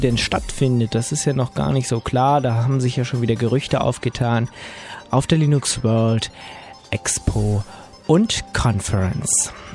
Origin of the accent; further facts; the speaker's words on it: Brandenburg, Germany; Ich war letztes Wochenende zu Hause in der Nähe von Berlin, wo ich ja herkomme. Hört man natürlich an meinem tollen Dialekt.